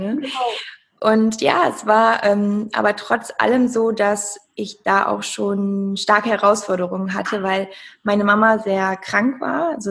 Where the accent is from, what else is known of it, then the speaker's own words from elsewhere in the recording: Cologne, North Rhine-Westphalia, Germany; ich komme aus Köln